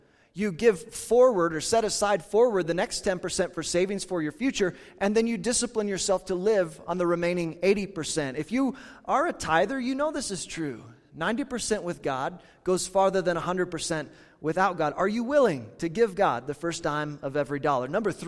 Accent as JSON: {"language": "English", "region": "Kansas", "country": "United States", "tie": "born or raised there", "said": "Trust me, growing up in Kansas and living here now"}